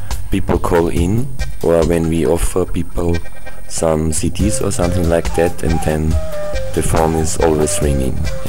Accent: Austria; I come from Austria. I live near Linz.

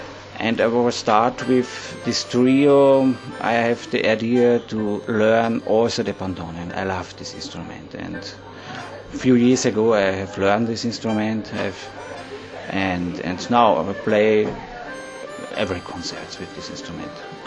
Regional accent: Carinthia, Austria; English is a second language; And we come from Austria, Carinthia, we live in Carinthia, also in Vienna.

